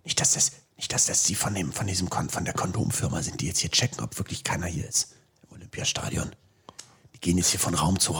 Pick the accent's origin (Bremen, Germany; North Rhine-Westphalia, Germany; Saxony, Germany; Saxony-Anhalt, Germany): Bremen, Germany; weil Bremen, meine Heimatstadt, ist eine wichtige Stadt bei der Kolonialisierung Westafrikas gewesen.